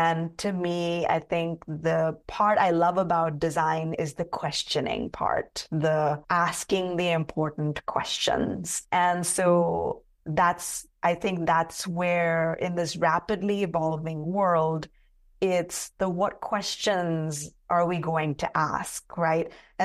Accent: India; And growing up in India, I found that embarrassment was always like, what will people say?

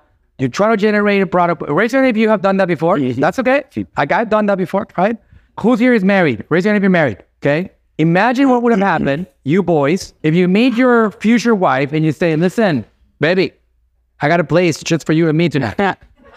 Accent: Puerto Rico; I'm from Puerto Rico. My wife is Mexican.

